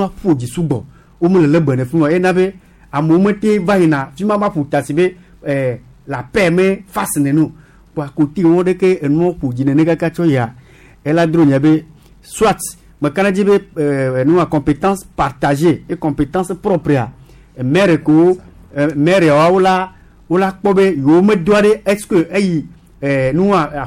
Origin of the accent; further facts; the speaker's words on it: Togo; il faut être clair avec vous je suis togolais